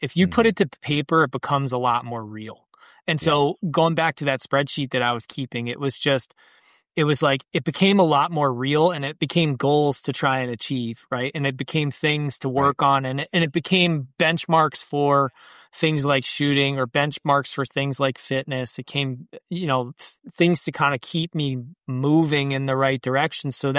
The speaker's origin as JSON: {"language": "English", "region": "New York", "country": "United States", "said": "And I have access to some real good sized farms here in New York."}